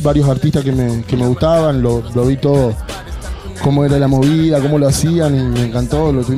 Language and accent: Spanish; Cutral Có, Neuquén, Argentina; now in Buenos Aires, Argentina; Sí, crecí en Neuquén, en la ciudad de Cutralcó. Ahora estamos viviendo en Buenos Aires hace 2 años.